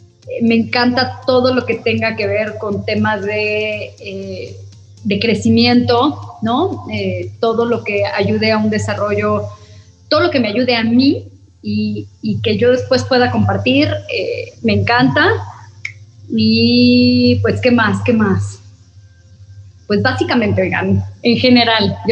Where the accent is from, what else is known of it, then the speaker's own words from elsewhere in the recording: San Luis Potosí, Mexico; nosotros somos de México, mis papás son de México, de la Ciudad de México, luego se van a vivir a San Luis Potosí y ahí crecimos mis hermanas y yo, pero definitivamente yo siempre me consideré una mujer de ciudad, me encantan las ciudades grandes